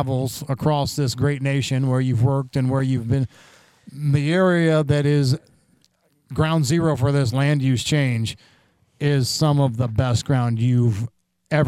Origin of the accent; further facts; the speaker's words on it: New Paris, Indiana, United States; I grew up in New Paris, Millersburg, now half covered by solar fields in Elkhart County.